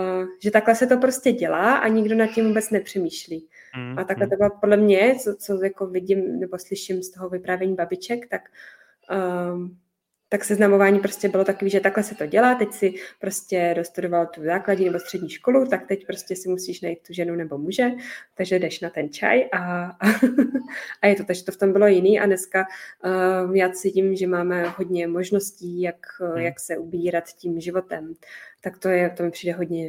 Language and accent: Czech; Plzeň, Plzeň Region, Czechia; já jsem chodila na tančírny tady u nás v Plzni.